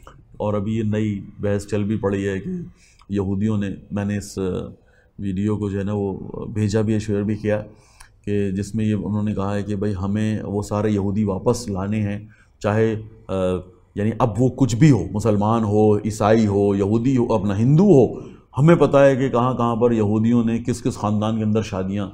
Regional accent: Pakistan; ہم پاکستانی ہیں, بلوچستان ہماری سمجھ میں فوراً آ جاتا ہے.

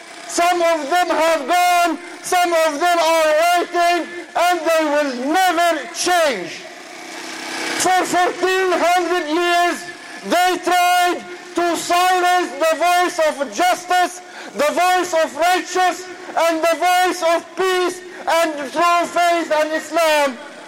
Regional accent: Canada; Brothers and sisters, we as a Canadian have to raise our voice to our new Prime Minister and to the Canadian government to live up to the Canadian values

